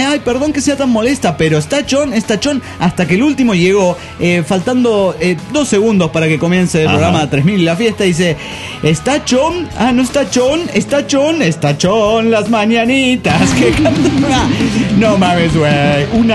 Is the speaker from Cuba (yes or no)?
no; Germany; now in Florianópolis, Brazil; Soy el alemán de Florianópolis, Brasil.